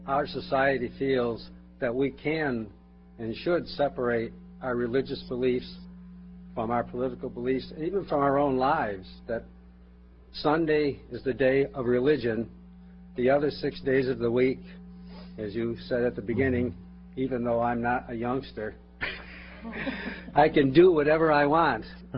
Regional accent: West Hill, Massachusetts, United States; I'm from West Hill, Massachusetts.

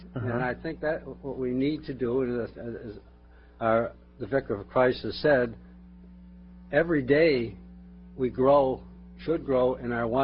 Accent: West Hill, Massachusetts, United States; I'm from West Hill, Massachusetts.

